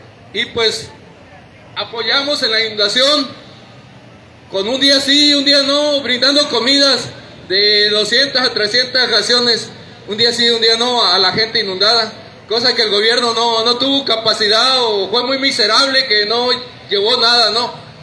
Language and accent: Spanish; Macuspana, Tabasco, Mexico; Venimos de Macuspana, Tabasco.